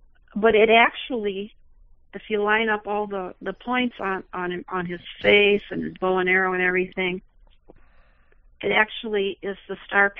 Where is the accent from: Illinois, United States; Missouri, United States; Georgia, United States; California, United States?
Illinois, United States; I'm from Illinois, and I never knew that we had a triangle in Illinois.